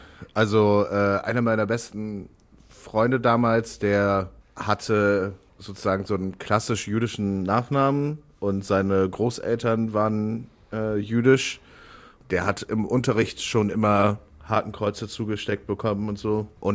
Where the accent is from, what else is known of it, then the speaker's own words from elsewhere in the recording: Warburg, North Rhine-Westphalia, Germany; Warburg, also das ist die Kleinstadt, wo ich aufgewachsen bin praktisch.